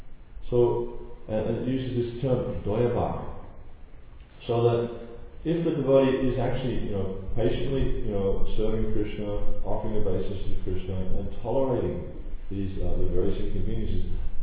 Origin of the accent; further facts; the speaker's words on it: Melbourne, Victoria, Australia; born there; I was born in Melbourne, but I went away and I came back after about 15 years.